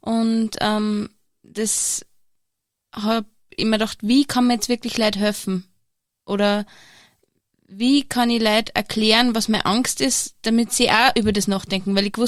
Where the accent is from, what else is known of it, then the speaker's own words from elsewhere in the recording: Steyr, Upper Austria, Austria; Ja, also ich bin verheiratet, ich habe 2 kleine Kinder, ich bin Zahnärztin und ich komme aus Steyr.